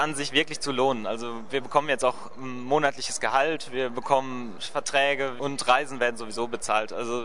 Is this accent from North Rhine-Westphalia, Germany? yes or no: yes; Hamm, North Rhine-Westphalia, Germany; ich komme jetzt aus Hamm, habe jetzt nach Berlin halt auch eine Anreise.